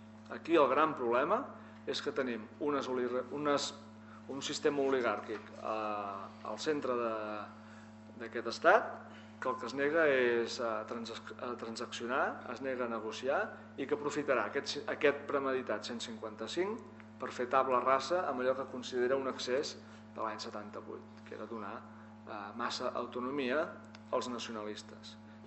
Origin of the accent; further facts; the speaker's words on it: Catalonia, Spain; I això, com a catalans, també ens ha de donar la força que ens ha de tenir.